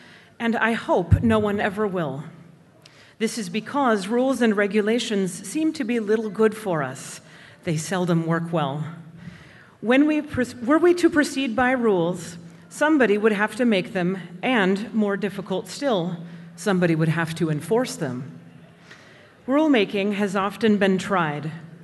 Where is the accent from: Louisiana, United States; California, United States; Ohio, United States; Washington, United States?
Washington, United States; I am an alcoholic from Western Washington, Area 72.